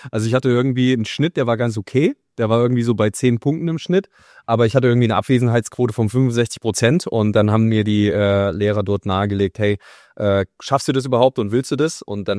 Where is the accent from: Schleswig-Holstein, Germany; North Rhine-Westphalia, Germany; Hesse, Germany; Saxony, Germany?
Hesse, Germany; now in Hamburg, Germany; Also ich komme ja ursprünglich aus Hessen, bin dann der Liebe wegen nach Hamburg.